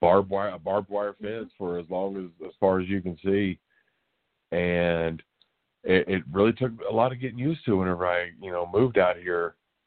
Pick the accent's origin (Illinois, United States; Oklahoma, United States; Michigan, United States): Oklahoma, United States; And I am from Oklahoma. And the only knock that I will say on Colorado is that for a slow-talking Southern boy like myself, there's no place to swim.